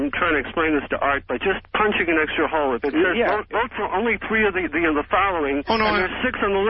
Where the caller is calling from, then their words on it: California, United States; Yeah, I'm calling from the Monterey Peninsula.